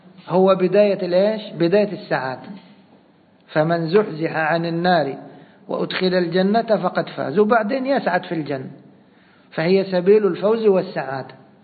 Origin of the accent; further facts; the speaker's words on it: Egypt; كما عندنا في بلادنا مصر